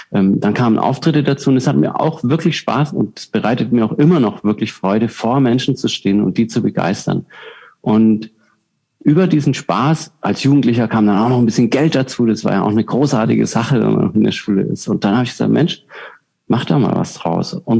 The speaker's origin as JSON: {"language": "German", "region": "Southern Germany", "country": "Germany", "said": "Ich komme aus Süddeutschland ursprünglich"}